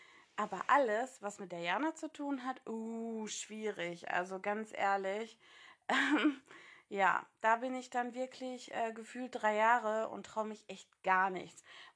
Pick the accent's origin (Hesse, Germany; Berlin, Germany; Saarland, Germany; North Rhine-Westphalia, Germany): North Rhine-Westphalia, Germany; Gelsenkirchen; ich komme aus Gelsenkirchen.